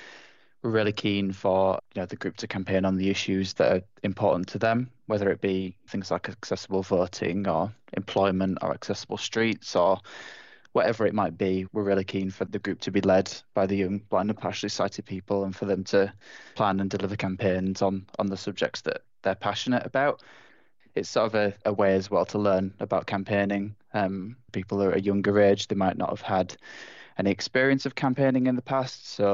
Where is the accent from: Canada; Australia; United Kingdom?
United Kingdom; Yorkshire and the Humber; I'm biased, but speaking as a Yorkshireman, because obviously it's the best county in the country.